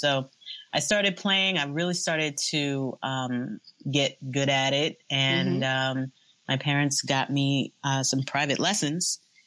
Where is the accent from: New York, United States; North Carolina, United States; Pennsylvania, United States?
New York, United States; Mount Vernon; I grew up in Mount Vernon, New York, which is right outside of New York City.